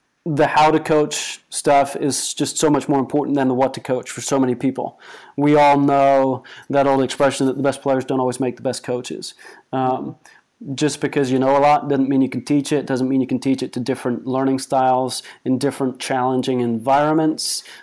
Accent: United States; I'm from America, therefore I know baseball.

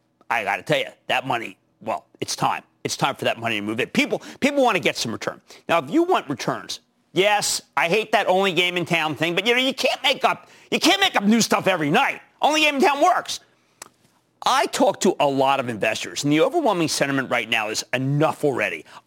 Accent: Philadelphia, Pennsylvania, United States; I know I'm the only person in America, because I'm from Philadelphia, I can say

